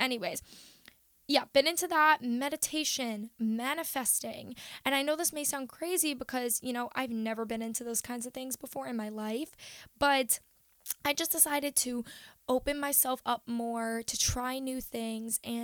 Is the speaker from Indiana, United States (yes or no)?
no; Long Island, New York, United States; So I decided I was going to go back to my hometown in Long Island and go to my parents' house and stay there through the pandemic.